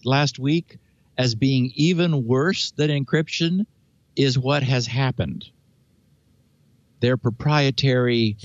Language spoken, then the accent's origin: English; California, United States; As a Californian, I noted with passing interest